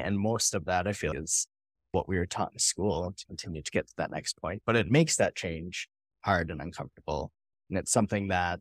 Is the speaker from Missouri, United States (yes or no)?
no; Cedarburg, Wisconsin, United States; For me, growing up in, I grew up in Cedarburg, Wisconsin. We affectionately called it the Cedar Bubble.